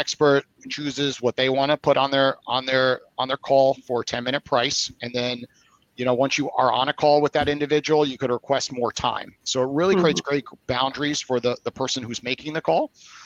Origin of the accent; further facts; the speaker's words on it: New York City, New York, United States; I was raised in New York by an entrepreneur, my father. He ran a store in New York City called Captain Hooks.